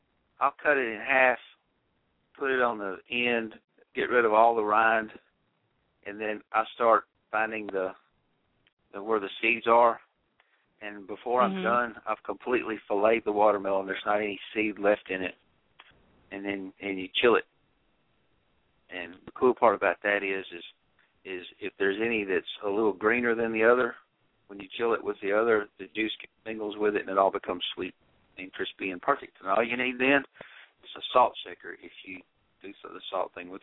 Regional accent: Memphis, Tennessee, United States; those are about her and me growing up in Memphis in the 60s and early 70s.

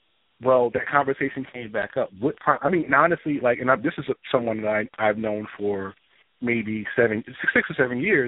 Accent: New Jersey, United States; I'm from New Jersey.

